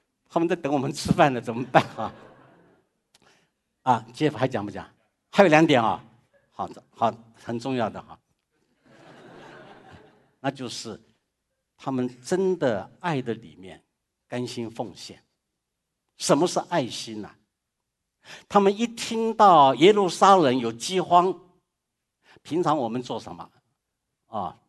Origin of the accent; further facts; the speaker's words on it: Fuzhou, Fujian, China; 福州话已经够难懂了，因为我是福州人，我知道。